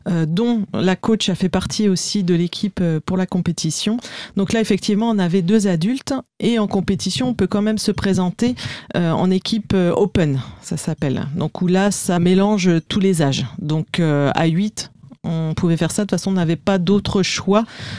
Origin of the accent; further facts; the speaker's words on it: Bourgogne-Franche-Comté, France; moved away; On vient de Bourgogne, à la base, ça fait 3 ans et demi qu'on est en Bretagne.